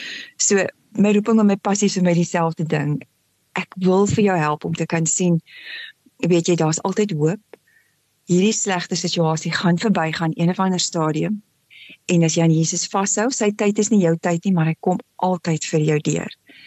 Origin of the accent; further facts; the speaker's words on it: Upington, Northern Cape, South Africa; Ek het in Appington groot geword, die spreekwoordelike warm plek.